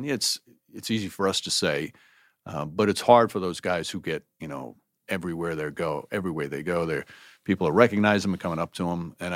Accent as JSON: {"language": "English", "region": "New York", "country": "United States", "said": "as a Knick fan growing up and as a New Yorker, it's still one of the great New York experiences."}